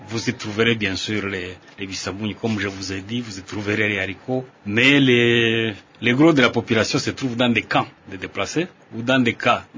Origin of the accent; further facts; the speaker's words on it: Rutshuru, North Kivu, DR Congo; also born or lived in Bukavu; je suis né à Rutshuru, dans le Nord Kivu. C'était le 24 octobre 1943